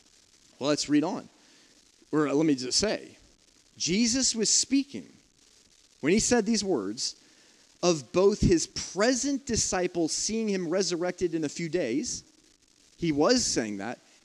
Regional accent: South Africa; I guess Americans don't say sorted. Where I'm not sorted. I'm sorted. I'm being a South African again. Sometimes it comes out.

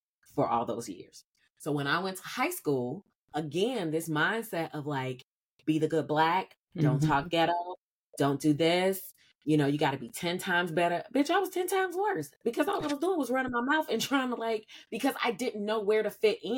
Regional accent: Illinois, United States; Okay. So I grew up in the suburb of Chicago, which was like maybe 20 minutes from like where Jemiah grew up

